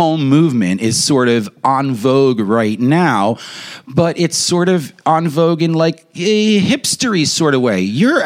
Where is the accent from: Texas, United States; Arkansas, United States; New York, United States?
New York, United States; I mean, I'm a New Yorker.